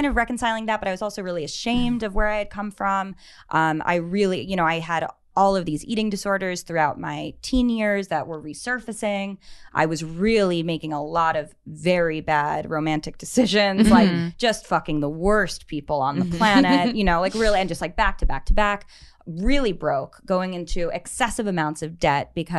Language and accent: English; New York, United States; New York.